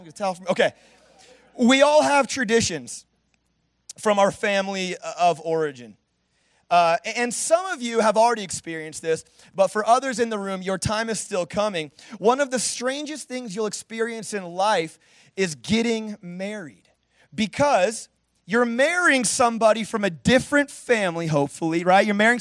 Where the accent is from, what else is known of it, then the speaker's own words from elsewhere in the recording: Oregon, United States; And so I grew up in Oregon, which is where Christmas trees come from.